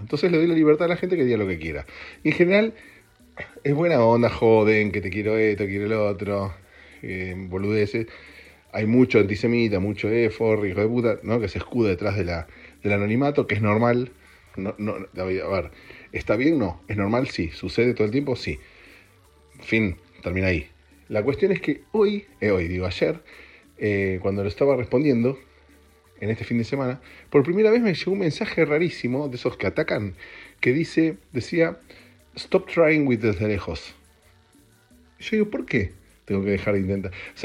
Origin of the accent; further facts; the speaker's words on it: Argentina; moved away; El podcast lo empecé cuando me mudé de Argentina acá y me encontré realmente solo.